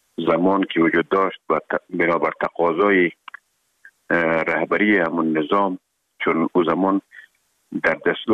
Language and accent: Persian; Herat, Afghanistan